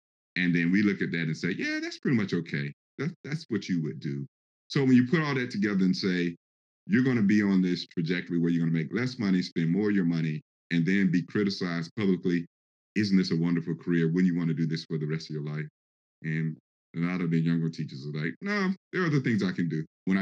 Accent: the South, United States; I'm originally from the South

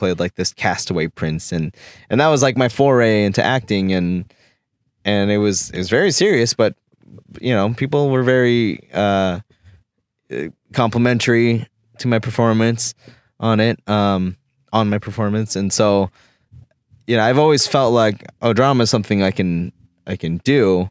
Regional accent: Portland, Oregon, United States; Being like, growing up in Portland, you know, it's a very white city.

